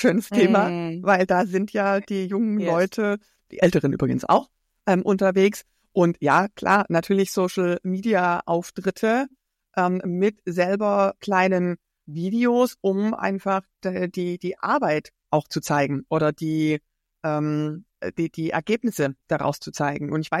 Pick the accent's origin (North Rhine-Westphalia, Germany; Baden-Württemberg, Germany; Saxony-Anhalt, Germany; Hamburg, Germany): Baden-Württemberg, Germany; now in Frankfurt, Germany; ich bin aus Baden-Württemberg